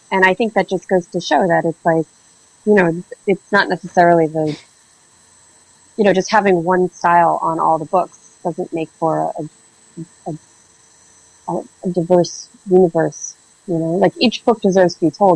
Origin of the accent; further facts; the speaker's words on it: New Hampshire, United States; To find manga, I had to go to Boston to find it. And I'm from New Hampshire, and it was you really have to hunt for stuff